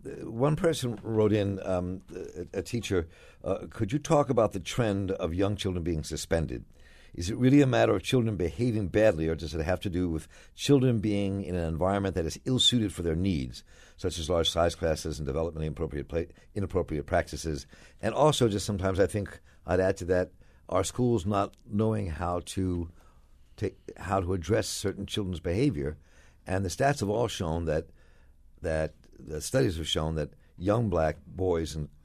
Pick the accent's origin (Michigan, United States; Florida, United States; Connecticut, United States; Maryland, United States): Maryland, United States; Baltimore; Even in our toughest schools growing up in Baltimore, I don't remember police walking the halls, having security.